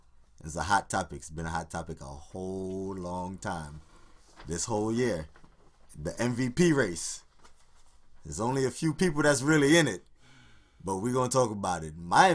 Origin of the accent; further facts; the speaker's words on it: New York, United States; But I'm a New Yorker, also.